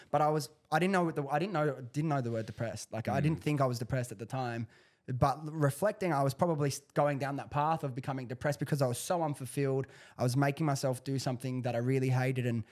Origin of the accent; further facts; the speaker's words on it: Prestons, New South Wales, Australia; I grew up in the suburbs of Southwest Sydney. I grew up in Preston's, which for anyone who doesn't know where Preston's is, it's 15 minutes from Liverpool.